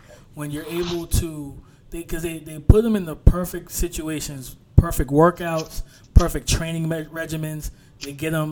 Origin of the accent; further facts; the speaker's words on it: the South, United States; I'm from the South, so the country accent's funny to me.